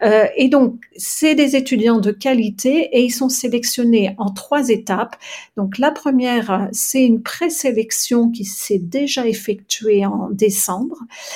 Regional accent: France; now in Australia; en tant que Française, et en tant que Française aimant l'art

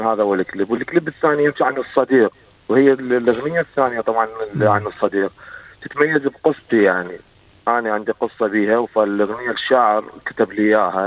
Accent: Iraq; now in Australia; اللي عندنا بالعراق

